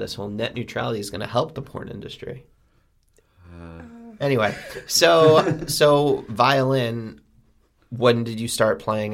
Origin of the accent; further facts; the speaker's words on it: New York, United States; And I'm from New York, and I'm 83 years older than you